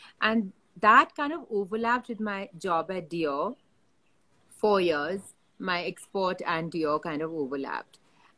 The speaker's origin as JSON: {"language": "English", "town": "Kolkata", "region": "West Bengal", "country": "India", "tie": "born or raised there", "said": "So I grew up in Calcutta"}